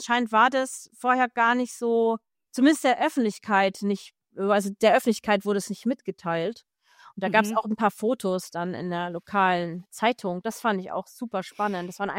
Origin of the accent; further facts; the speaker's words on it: Nuremberg, Bavaria, Germany; Der, das ist ja auch hier in Nürnberg, also in und um Nürnberg. Also ich komme ja eben aus der Ecke.